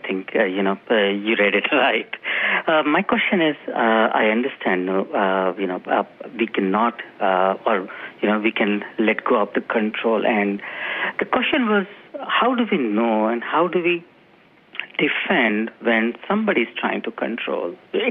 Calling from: Los Angeles, California, United States; Los Angeles.

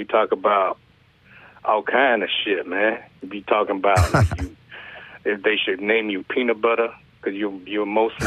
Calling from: Watts, California, United States; I come from Watts.

